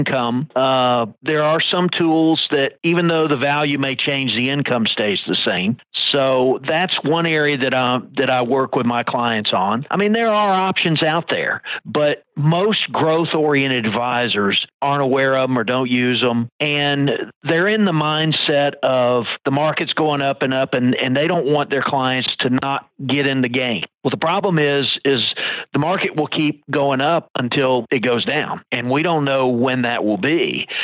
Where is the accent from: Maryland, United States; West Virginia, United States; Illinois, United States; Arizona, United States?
Maryland, United States; You know, I grew up in Maryland the younger part of my life, and we used to, when the winter came, we used to play hockey on the ponds.